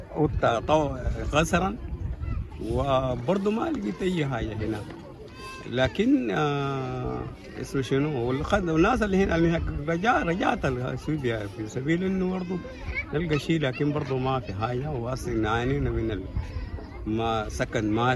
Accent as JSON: {"language": "Arabic", "country": "Sudan", "moved": "yes", "lives_now": "Ethiopia", "said": "أنا لاجئ من السودان، جيت أثيوبيا قبل سنة وهاية، وكنت في كومر وولالة وخلف وخامة بتاع الولالة."}